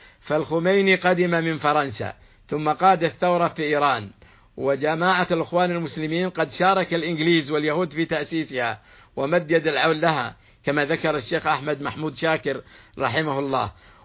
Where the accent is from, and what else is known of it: Saudi Arabia